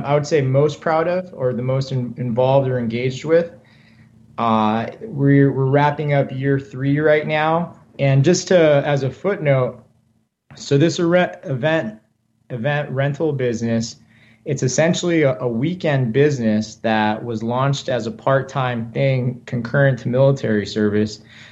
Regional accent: Ontario, California, United States; So I grew up in Ontario, California, just like Justin mentioned, single parent household.

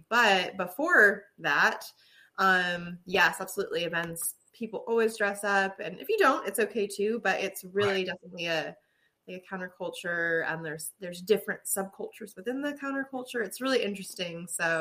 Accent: Arizona, United States; now in Los Angeles, United States; No, I grew up in Arizona.

